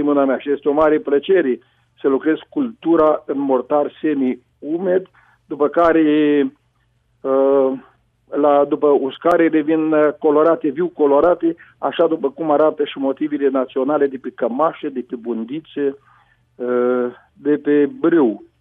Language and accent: Romanian; Ciocănești, Suceava County, Romania; Este o onoare pentru mine să vorbesc din satul meu natal, din Ciocănești